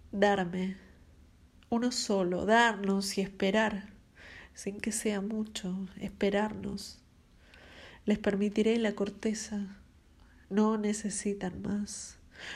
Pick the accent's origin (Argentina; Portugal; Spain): Argentina; San Martín, Buenos Aires Province; born there; nací en San Martín, provincia de Buenos Aires, Argentina.